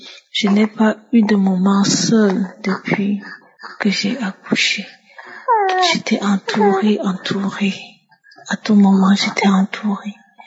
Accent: Cameroon; Je suis camerounaise

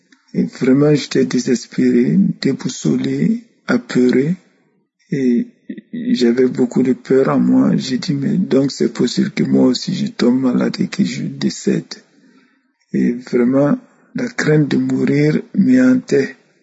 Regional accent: Burkina Faso; Shalom, moi je suis du Burkina Faso.

